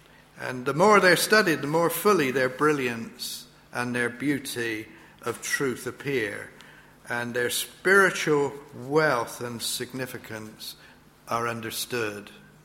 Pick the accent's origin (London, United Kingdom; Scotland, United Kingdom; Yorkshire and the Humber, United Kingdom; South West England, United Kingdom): South West England, United Kingdom; Bristol; this little Swedish 17-year-old was in Bristol, my hometown.